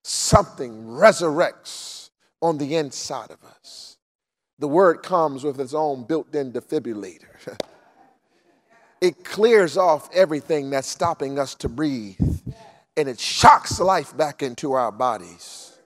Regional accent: Baltimore, Maryland, United States; And so I grew up in the Park Heights area, Northwest Baltimore. And so those were my stomping grounds.

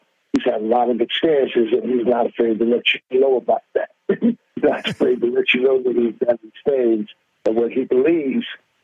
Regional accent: St. Louis, Missouri, United States; But, you know, I'm from St. Louis, man. We do barbecue pretty.

